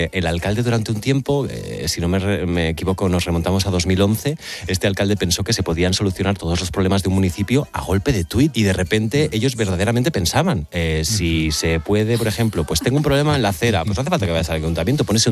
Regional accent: Terrassa, Catalonia, Spain; born there; Pues una que está muy cerquita de donde yo nací, en Tarrasa

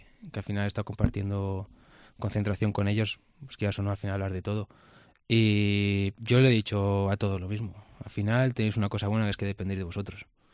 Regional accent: Villoruela, Castile and León, Spain; Sí, lo hago en mi pueblo, sí. Yo no tuve la oportunidad cuando fui pequeño de tener un campus, ¿no?

